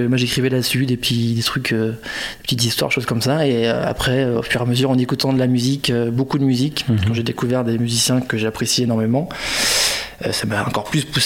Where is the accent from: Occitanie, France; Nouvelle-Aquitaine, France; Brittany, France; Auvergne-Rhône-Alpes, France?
Nouvelle-Aquitaine, France; Angoulême; moved away as an adult; Alors, moi je viens d'Angoulême.